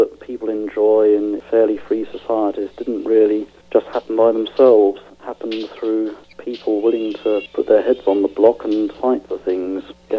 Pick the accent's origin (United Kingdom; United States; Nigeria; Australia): United Kingdom; England; moved away as an adult; now in Lüdenscheid, Germany; I'm from England. I've been living here in Germany now for 16 years.